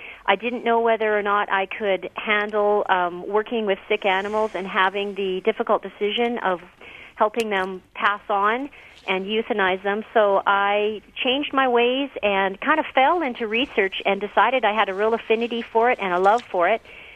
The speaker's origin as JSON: {"language": "English", "country": "Canada", "said": "I'm a Canadian, and I started out at the University of Alberta in Edmonton, Alberta, Canada"}